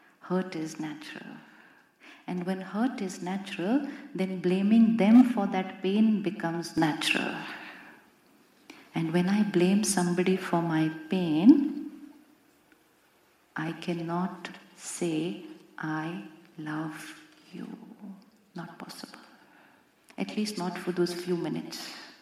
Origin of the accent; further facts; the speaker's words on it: India; now in United States; I came all the way from India to meet you.